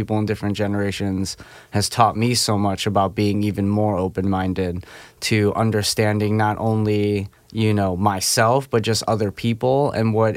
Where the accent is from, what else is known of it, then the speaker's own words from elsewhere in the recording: Philippines; now in United States; I'm Filipino